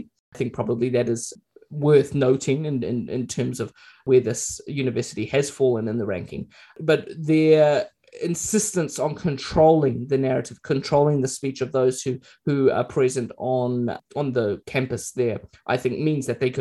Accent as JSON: {"language": "English", "country": "Mozambique", "tie": "born or raised there", "also_born_or_lived": "Kenya", "lives_now": "New Zealand", "said": "I grew up in Mozambique in a very rural part of the country. I lived in Kenya during attacks from Somalia, Al-Shabaab."}